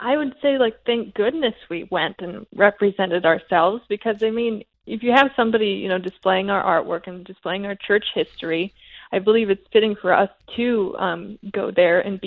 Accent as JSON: {"language": "English", "town": "Cleveland", "region": "Ohio", "country": "United States", "tie": "born or raised there", "said": "Well, I grew up in Cleveland, which it was a pretty Catholic city for most of my life, and I think it still is."}